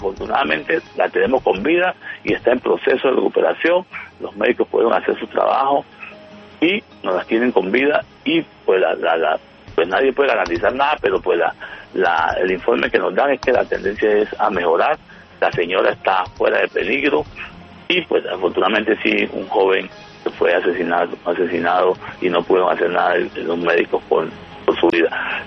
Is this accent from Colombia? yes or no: yes; Buenaventura, Valle del Cauca, Colombia; como el Buenaventura en el cual yo nací y crecí en Buenaventura.